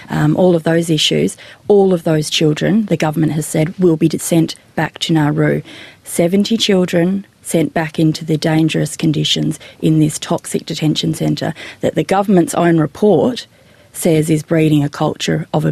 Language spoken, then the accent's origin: English; South Australia, Australia; Of course, I'm from South Australia.